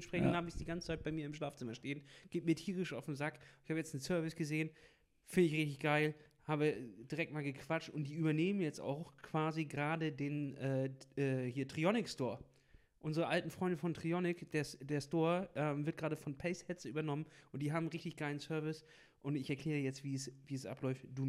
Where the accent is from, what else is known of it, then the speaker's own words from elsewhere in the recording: Kiel, Schleswig-Holstein, Germany; Du kriegst ja sonst, als Kieler, siehst du ja alles immer nur online.